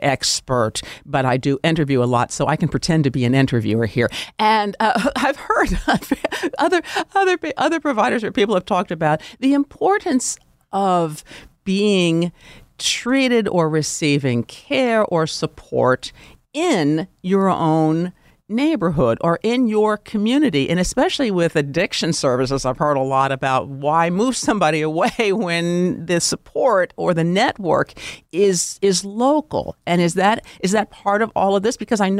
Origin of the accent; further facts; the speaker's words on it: Germantown, United States; I'm a Germantown girl.